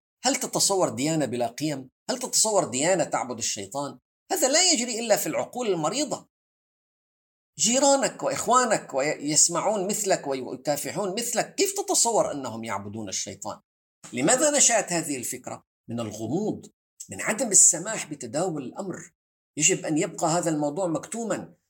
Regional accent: Syria; الشرقية في بلادي في سوريا

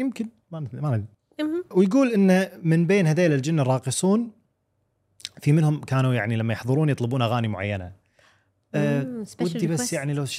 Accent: Kuwait; بس لاحظي السمرات اللي عندنا بالكويت المعروفه

